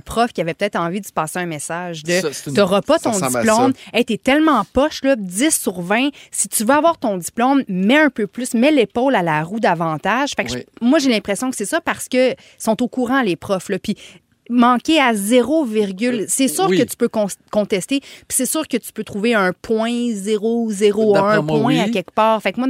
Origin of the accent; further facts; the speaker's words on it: Quebec, Canada; mais d'avoir ça chez nous au Québec